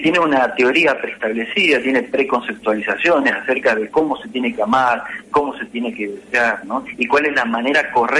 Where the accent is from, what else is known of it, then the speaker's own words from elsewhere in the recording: Juan José Castelli, Chaco, Argentina; born there; Una ciudad que se llama Juan José Castelli, que está a 350 kilóme